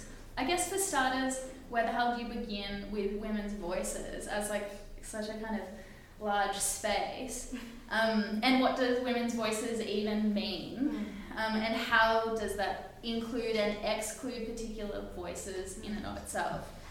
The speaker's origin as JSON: {"language": "English", "town": "Melbourne", "region": "Victoria", "country": "Australia", "said": "I can laugh about that because I'm also from Melbourne."}